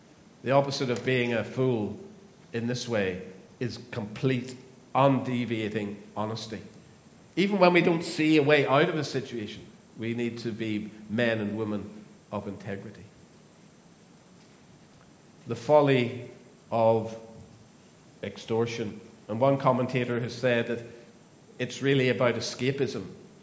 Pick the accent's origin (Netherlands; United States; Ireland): Ireland; moved away as an adult; now in Australia; And remember, we came from Ireland, which if you drive for 2 hours, you're in the sea, whatever direction.